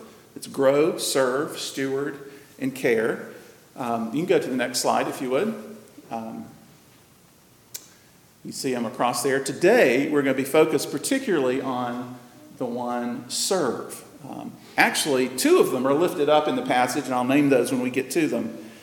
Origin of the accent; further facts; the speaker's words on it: Greenville, South Carolina, United States; as we used to call it growing up in Greenville, Carolina.